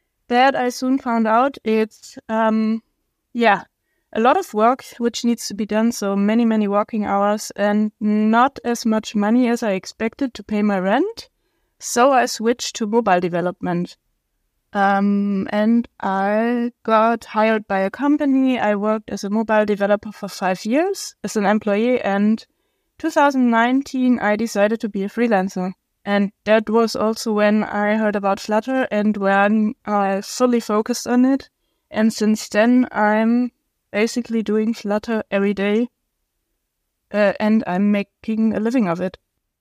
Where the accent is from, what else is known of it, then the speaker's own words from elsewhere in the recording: Stuttgart, Baden-Württemberg, Germany; So, I'm from Stuttgart, Germany